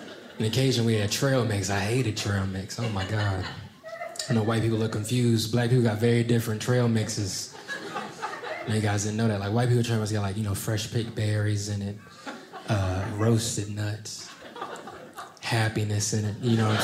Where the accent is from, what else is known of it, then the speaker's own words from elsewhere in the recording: North Carolina, United States; No, man, it's been a lot of fun growing up in North Carolina. I grew up broke, though.